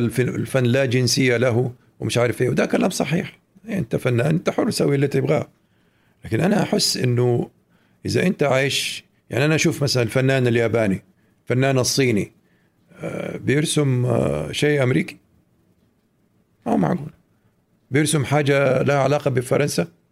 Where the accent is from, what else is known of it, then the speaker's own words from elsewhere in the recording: Mecca, Makkah Province, Saudi Arabia; also born or lived in Cairo / Jeddah / Beirut; ولكن حياتنا كانت في مكة في البداية، وبعدين عاد أنا طبعا أنا ولدت في القاهرة أول شيء، وبعدين عشت بداية حياتي في مكة، وبعدين رجعنا مرة تانية القاهرة، وبعدين جيت على جدة، وبعدين رحت على بيروت، وبعدين رحنا على الهند